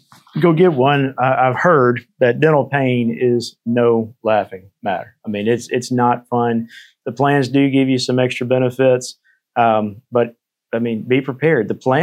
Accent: Mississippi, United States; I trusted him because I'm from Mississippi as well.

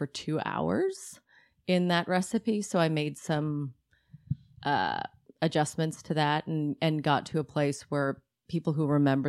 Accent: San Francisco, California, United States; as a child growing up in San Francisco

